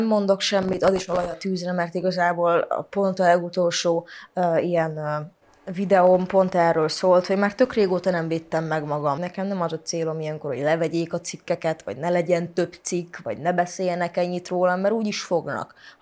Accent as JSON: {"language": "Hungarian", "region": "Transylvania", "country": "Romania", "said": "Én erdélyi vagyok. Én valahogy, én nem tudom magyarnak nevezni magam, de román sem vagyok. Tehát a szüleim azok magyar, tehát magyarnak neveltek, magyarul beszélgetünk. Van rokonom, aki viszont román"}